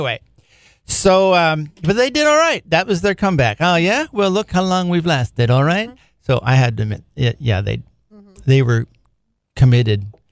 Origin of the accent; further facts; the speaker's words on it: Portland, Oregon, United States; And that was at the University of Portland out in Oregon. I'm from Portland.